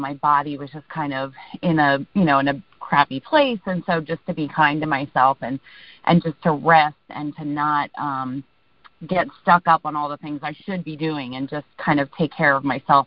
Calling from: Virginia, United States; I am calling from Virginia.

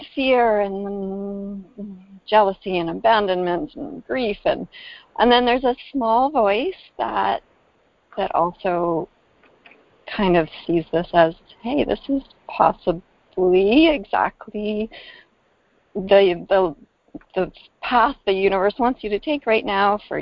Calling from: British Columbia, Canada; I'm calling from the Sunshine Coast in Canada.

